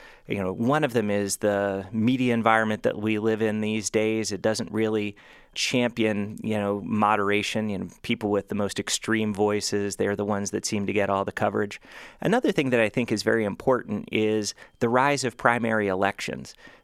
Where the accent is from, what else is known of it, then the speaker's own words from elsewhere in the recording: Pennsylvania, United States; You know, I'm from Pennsylvania